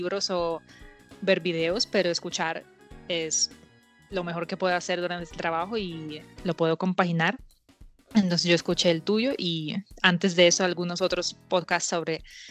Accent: Russia; Spanish is a second language; desde Vladivostok hasta mi ciudad natal, ajá, son 25 horas en tren

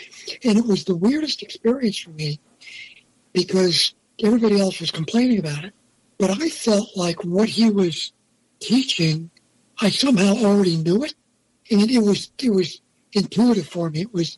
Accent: Pennsylvania, United States; But I grew up just outside Philly.

